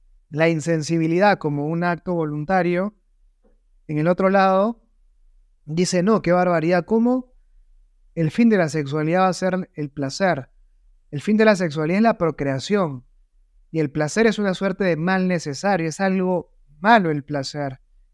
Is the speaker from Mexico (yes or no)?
no; Peru; Yo soy de Perú, en Perú hablamos en la hora peruana